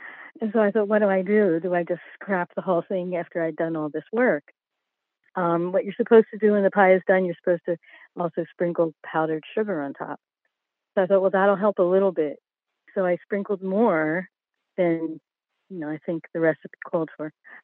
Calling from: Wynwood, Pennsylvania, United States; I'm calling from Wynwood, Pennsylvania.

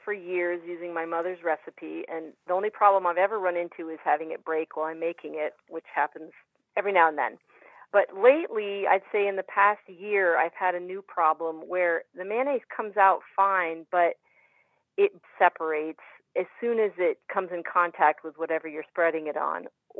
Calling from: Underhill Center, Vermont, United States; Underhill Center, Vermont.

